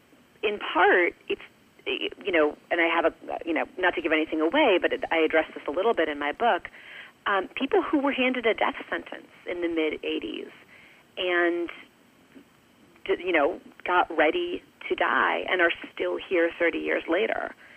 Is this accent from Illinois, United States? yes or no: yes; Illinois, United States; I grew up in the Chicago suburbs.